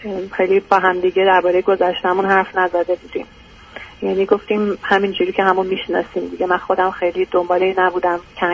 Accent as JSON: {"language": "Persian", "country": "Iran", "moved": "as an adult", "said": "تو ایران انجینیرینگ خونده بودم و بعدش هم سر کار میرفتم، تا اینکه بعد اپلای کردم اومدم از ایران بیرون و اومدم اینجا و میشه گفت که نیوکامر بودم."}